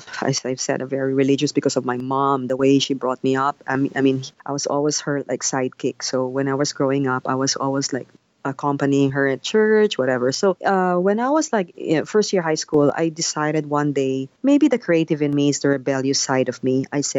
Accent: Philippines; I'm a Filipino, and I'm very much, I've worked all my life in the Philippines

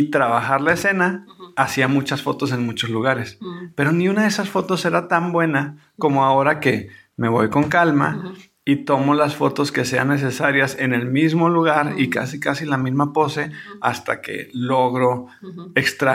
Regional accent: Mexico; Entonces, como buenos mexicanos, discúlpenos, es nuestro sentido del humor

